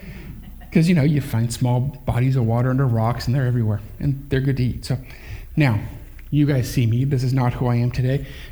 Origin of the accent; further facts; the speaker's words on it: South Tucson, Arizona, United States; I grew up in South Tucson, Arizona. There's not a lot of great fishing that goes on in the barrio because South Tucson wasn't the best neighborhood.